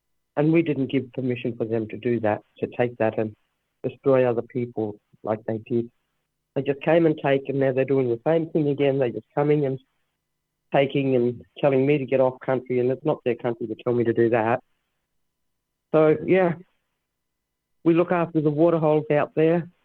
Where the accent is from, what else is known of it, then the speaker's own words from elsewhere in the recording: South Australia, Australia; I come from Sojourner on the far west coast of South Australia. I'm a Gugutha elder